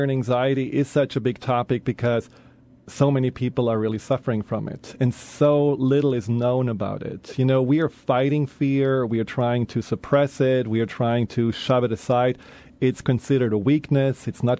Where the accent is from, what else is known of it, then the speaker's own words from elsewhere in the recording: Baden-Württemberg, Germany; You know, I grew up in the Black Forest, and there is really this magic there in some ways.